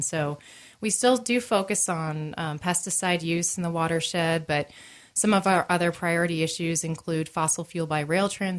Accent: East Coast, United States; now in Sandpoint, United States; I mean, I grew up on the East Coast, and I've always been around the ocean.

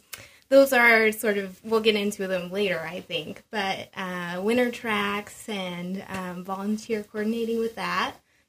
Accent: Indiana, United States; I come from Indiana, so I wasn't used to the mountains

